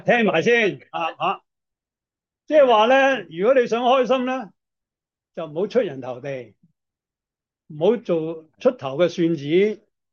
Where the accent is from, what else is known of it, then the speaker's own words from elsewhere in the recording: Hong Kong; 即系好似我哋香港人所话，睇 起开啲啦